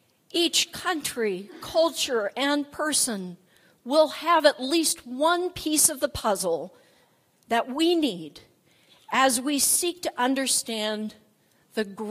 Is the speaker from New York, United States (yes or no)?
no; La Mesa, California, United States; When I was growing up in eastern San Diego, I'm from La Mesa